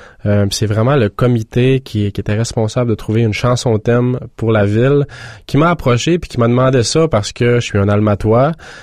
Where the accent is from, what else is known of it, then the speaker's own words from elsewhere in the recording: Alma, Quebec, Canada; moi, je viens d'Alma, une petite ville où tout le monde se croise un petit peu à chaque jour ou presque.